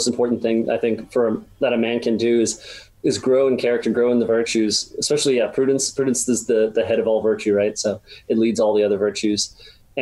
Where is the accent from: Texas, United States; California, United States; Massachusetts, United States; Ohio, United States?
Massachusetts, United States; So I live in Massachusetts, or I grew up in Massachusetts.